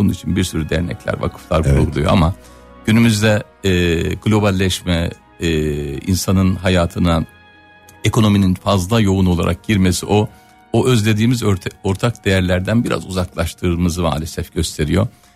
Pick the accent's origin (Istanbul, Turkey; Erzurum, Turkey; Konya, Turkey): Konya, Turkey; also born or lived in Ankara; ben Konya'da doğdum. Uzun süre liseyi bitirene kadar 18 yıl boyunca orada kaldım. Daha sonra Ankara'ya geçtim, Mülkiye'de.